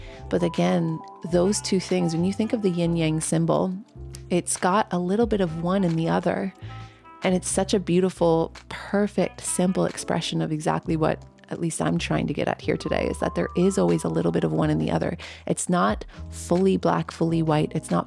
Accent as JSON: {"language": "English", "country": "Canada", "said": "growing up, I had to learn French Canadian because I am a Canadian, and I learned some French. I'm not very good at it"}